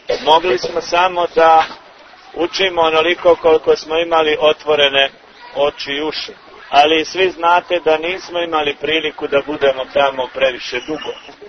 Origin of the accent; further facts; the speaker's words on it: Serbia; mi kao Srbi